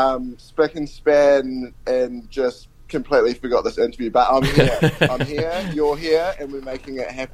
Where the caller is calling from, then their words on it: Whanganui, Manawatū-Whanganui, New Zealand; I am calling you from Whanganui, where I live.